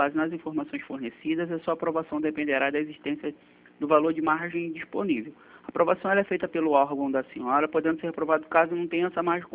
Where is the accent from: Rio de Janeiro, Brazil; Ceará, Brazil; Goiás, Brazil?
Rio de Janeiro, Brazil; Nova Iguaçu; Sou de Nova Iguaçu